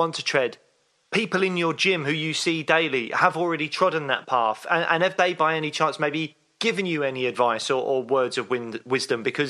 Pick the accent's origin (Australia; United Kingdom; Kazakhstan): United Kingdom; London; I'm a Londoner.